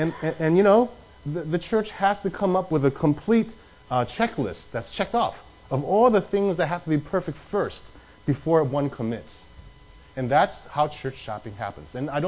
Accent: United States; I want to prove that I'm an American, right?

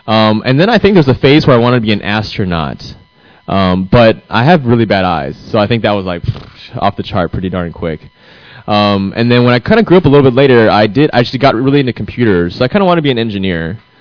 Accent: Tucson, Arizona, United States; also born or lived in Phoenix; And so I grew up in Tucson, so it wasn't that bad. So Tucson, we do have some fluctuations. I lived several years in Phoenix.

